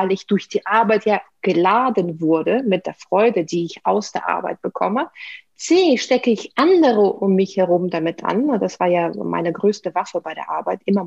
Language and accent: German; Saint Petersburg, Russia; German is a second language; Ich bin Russin, also ich bin in der Sowjetunion geboren, in der Stadt, die damals noch Leningrad hieß. Dann wurde sie St. Petersburg umbenannt.